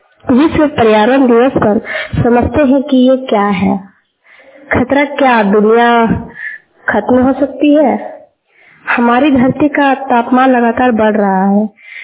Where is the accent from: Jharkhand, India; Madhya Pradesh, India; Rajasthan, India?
Jharkhand, India; मैं गोला प्रखंड की रहने वाली हूँ।